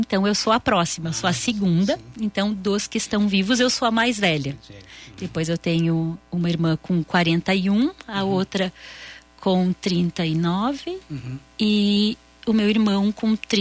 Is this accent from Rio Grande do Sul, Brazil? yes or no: yes; Cruz Alta, Rio Grande do Sul, Brazil; now in Farroupilha, Brazil; Então, eu sou natural de Cruz Alta, né? Que é mais lá no noroeste gaúcho, uhum. Né? Nasci em abril de 1981, no dia 7, e moro em Farroupilha há 12 anos já, né?